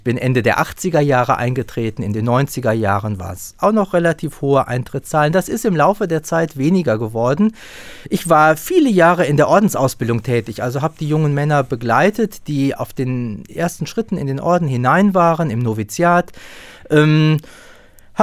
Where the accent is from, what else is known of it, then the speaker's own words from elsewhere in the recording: Drolzhagen, North Rhine-Westphalia, Germany; wer den Namen kennt, wird schon hören können, dass der aus dem Sauerland oder aus dem südlichen Sauerland kommt. Also die Drolzhagener Gegend ist meine Heimat.